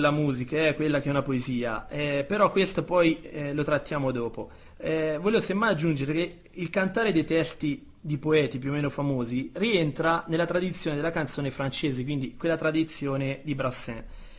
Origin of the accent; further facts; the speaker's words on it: Arezzo, Tuscany, Italy; Io sono di Arezzo e quindi siamo toscani tutti e due.